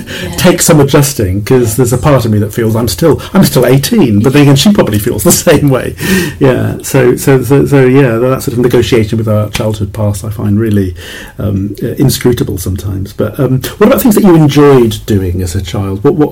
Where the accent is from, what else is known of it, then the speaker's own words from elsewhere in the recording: Cardiff, Wales, United Kingdom; I was from Cardiff and we had to study Welsh